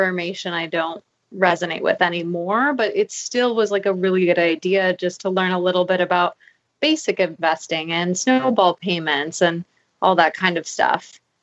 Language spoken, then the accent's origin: English; Hawaii, United States; Yeah, so I grew up in Hawaii. And so I'd say like more expensive than some places.